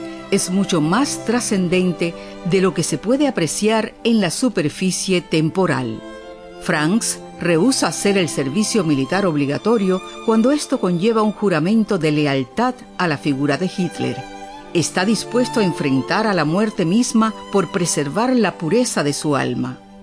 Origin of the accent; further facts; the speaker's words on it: Cuba; algo más cercano a nuestra experiencia como cubanos.